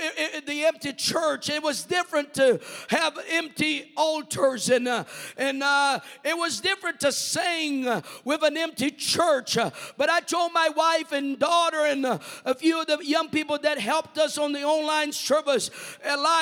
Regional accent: Brazil; English is a second language; I was born and raised in Brazil. I'm a dual citizen because of my mother.

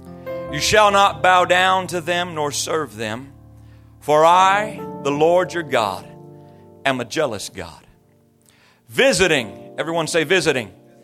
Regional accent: California, United States; I'm from Southern California. And down there, we got concrete and asphalt.

